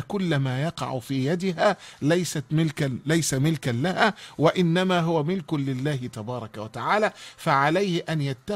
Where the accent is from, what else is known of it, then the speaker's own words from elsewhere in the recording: Egypt; ويعرف ناس في عندنا في مصر